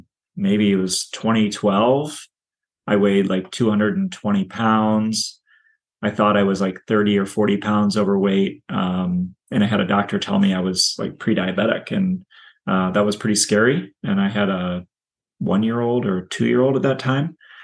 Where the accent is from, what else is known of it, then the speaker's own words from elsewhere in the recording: Davenport, Iowa, United States; I grew up in Davenport, Iowa. I still live here. If you're not familiar with Davenport, Iowa, it's part of the Quad Cities.